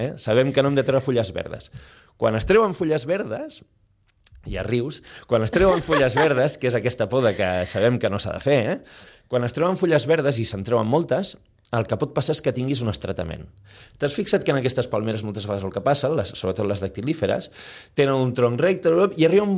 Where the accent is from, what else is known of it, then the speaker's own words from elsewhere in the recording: Sitges, Catalonia, Spain; em fixo especialment en Sitges, sinó que és el meu poble.